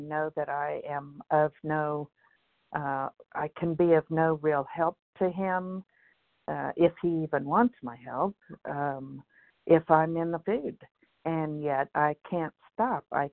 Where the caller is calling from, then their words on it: Virginia, United States; as in Horst in Virginia.